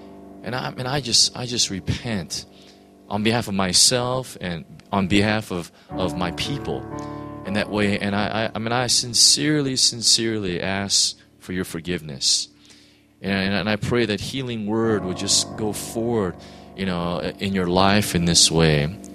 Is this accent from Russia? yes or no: no; United States; You know, I was raised in the States. I'm obviously Korean American